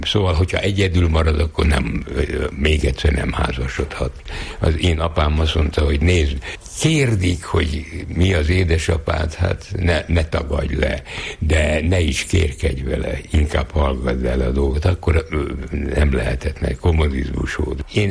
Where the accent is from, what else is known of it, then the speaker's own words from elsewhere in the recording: Budapest, Hungary; És akkor ott laktunk, és ott nőttem fel, onnan indultam el.